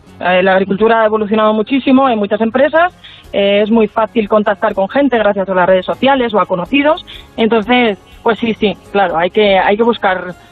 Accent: Cantalpino, Castile and León, Spain; Yo siempre he sido mucho de mi pueblo, sí.

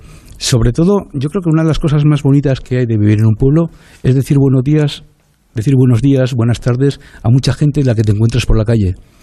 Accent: Falces, Navarre, Spain; yo también soy de fuera, yo soy navarro, yo soy de Falces

